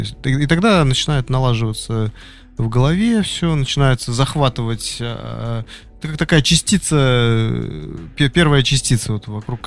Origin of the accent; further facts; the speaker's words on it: Russia; born there; То есть я очень рад, что я родился именно вот в России.